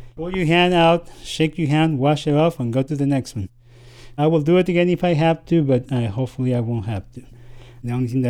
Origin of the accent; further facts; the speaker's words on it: Mexico City, Mexico; now in United States; I'm 58 years old, I'm from Mexico City.